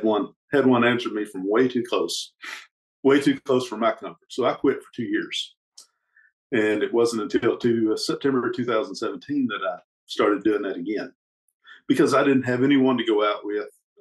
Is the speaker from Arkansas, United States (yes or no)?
yes; Arkansas, United States; I'm from Southwest Arkansas. Been here all of my life.